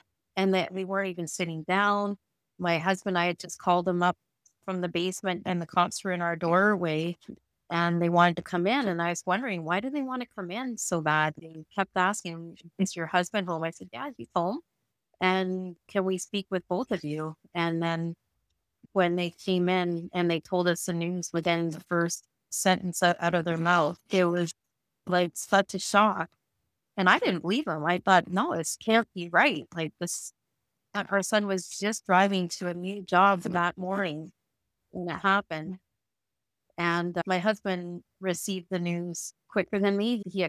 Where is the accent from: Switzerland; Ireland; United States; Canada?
Canada; Kemptville, Ontario; I'm from Kempville, Ontario, which is 30 minutes south of Ottawa, for those who don't know Ontario or Kempville. And it's a nice little town